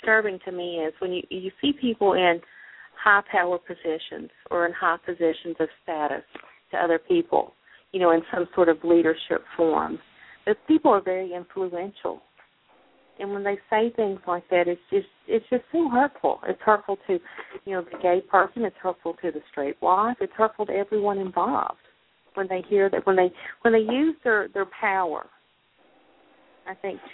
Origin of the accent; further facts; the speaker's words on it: Kentucky, United States; well, there's no gay people that live here. I grew up in Eastern Kentucky. Of course there was.